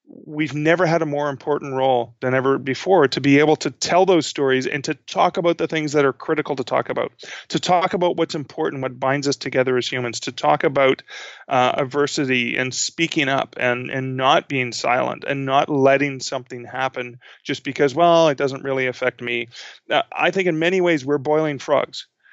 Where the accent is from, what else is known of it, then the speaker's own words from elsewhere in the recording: Canada; not .com, because I'm Canadian.